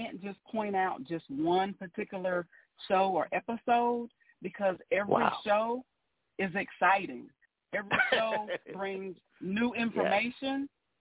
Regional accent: Ohio, United States; now in Water Valley, United States; but I am a Buckeye at heart. I am from Ohio.

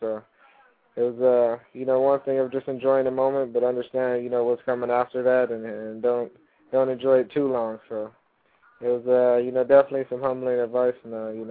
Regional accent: New Jersey, United States; I'm from New Jersey, and, you know, whatever we say, we got to back it up. So it's, you know, just part of growing up out here

